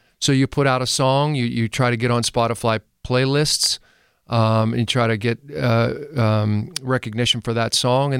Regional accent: Connellsville, Pennsylvania, United States; And I'm from Connellsville in Fayette County originally.

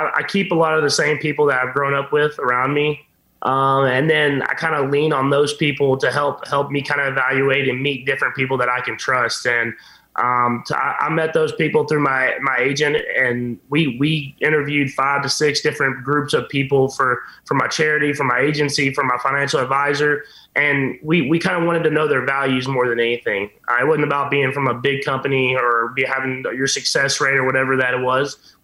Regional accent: Texas, United States; Yeah, I think it has something to do with growing up in Texas.

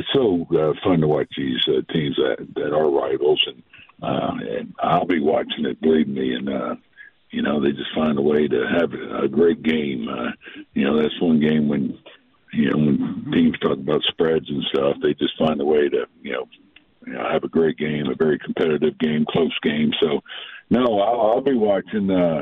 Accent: Florida, United States; also born or lived in San Diego; I grew up a Dolphins fan, growing up in Florida. Then I went to San Diego as a Chargers fan

